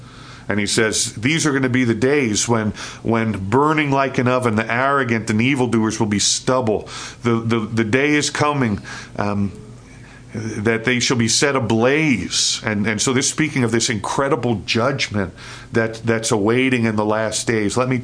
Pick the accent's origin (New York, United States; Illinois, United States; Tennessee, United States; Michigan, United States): New York, United States; New York City; I grew up in New York City, Queens, but lived the past 26 years just right outside New York City